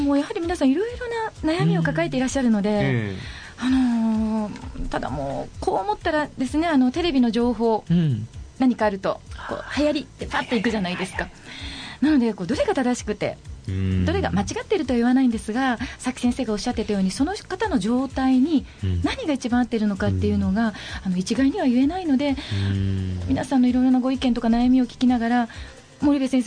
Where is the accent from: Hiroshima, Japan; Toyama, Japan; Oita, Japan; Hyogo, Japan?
Oita, Japan; 私大分出身だったもので、ちょっと実家に帰っている時に